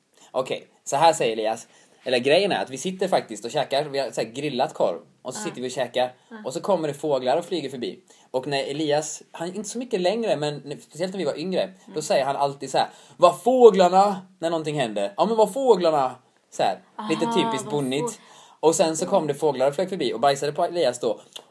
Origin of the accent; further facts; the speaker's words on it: Småland, Sweden; jag är från Småland.